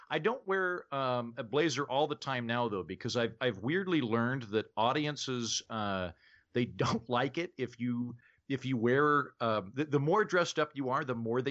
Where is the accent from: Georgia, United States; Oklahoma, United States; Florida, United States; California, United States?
Oklahoma, United States; accent: Okie; just sort of inadvertently gotten contact with my Okie roots when I'm on stage, where I lean into my accent heavier than I do now when I'm talking to people in regular conversation